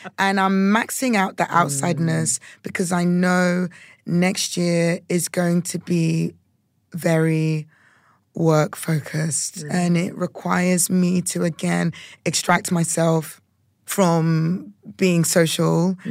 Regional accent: United Kingdom; I also shy away from it, being a Brit and being Ghanaian.

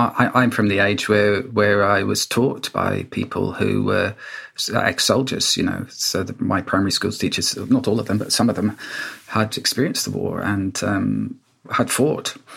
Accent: Wales, United Kingdom; when I was a child and growing up in Wales

